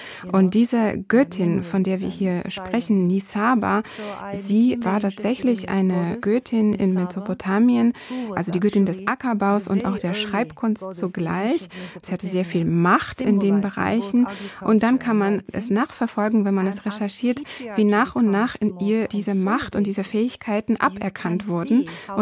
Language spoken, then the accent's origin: German; Turkey; Ich komme aus der Türkei und ich habe voll das Gefühl, dass die Geschichte, die uns beigebracht wird, eine Art Amnesie weitergibt